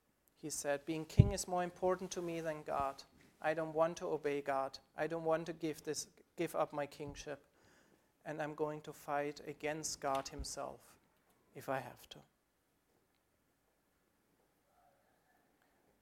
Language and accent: English; Germany; English is a second language; growing up in Germany, growing up being very sheltered, having enough to eat all the time